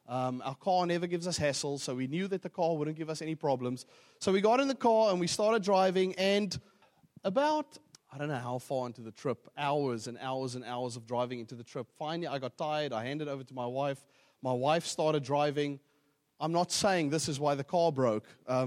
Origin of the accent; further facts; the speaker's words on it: Johannesburg, Gauteng, South Africa; Well, I am from Johannesburg.